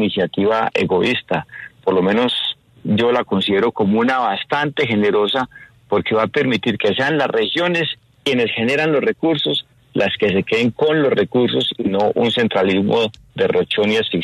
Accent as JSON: {"language": "Spanish", "region": "Antioquia", "country": "Colombia", "said": "Yo como economista, como antioqueño, celebro esa disposición"}